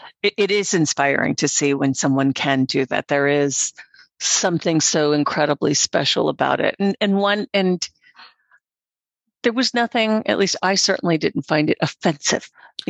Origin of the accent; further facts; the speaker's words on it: United States; yeah, and I'm American Jewish.